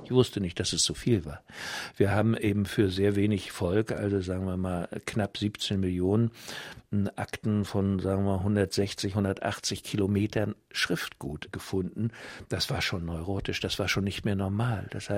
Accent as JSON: {"language": "German", "country": "Germany", "said": "Nein, nur ich bin Deutscher."}